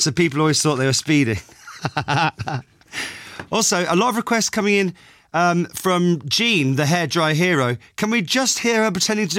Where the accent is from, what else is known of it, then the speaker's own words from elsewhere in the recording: Eastleigh, South East England, United Kingdom; there's one in my hometown of Eastleigh in Hampshire